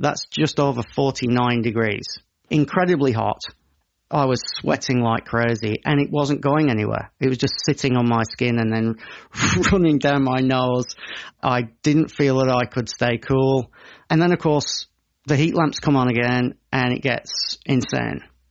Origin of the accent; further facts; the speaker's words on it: Brisbane, Queensland, Australia; I'm from Brisbane, right? I live in Brisbane. I'm used to humid weather